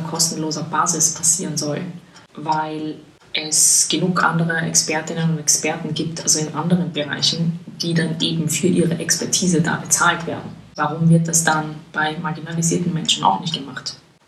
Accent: Austria

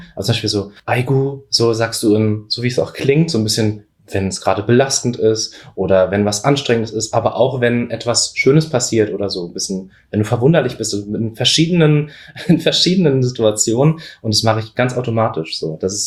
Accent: Berlin, Germany; Ich für mich persönlich habe das gefunden in dem Begriff, ich bin Berliner

